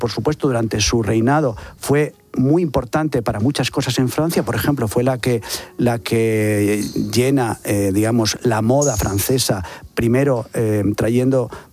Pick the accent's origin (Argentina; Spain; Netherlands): Spain; Bueno, a mí sí me compete como español y yo creo que debo decir lo que pienso al respecto.